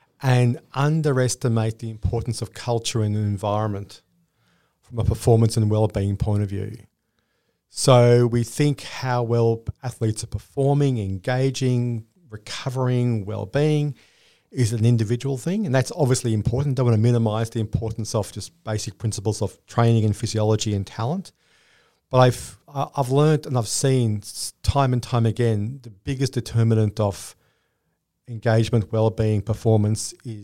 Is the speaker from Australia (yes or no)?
yes; Melbourne, Victoria, Australia; So I grew up in Melbourne.